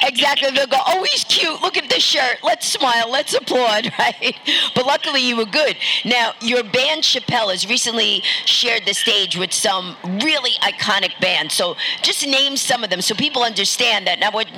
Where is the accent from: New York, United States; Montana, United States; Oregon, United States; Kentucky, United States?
New York, United States; New York City; because I was born in Greenwich Village. So I lived in the village also when I was young. So I moved out to Queens.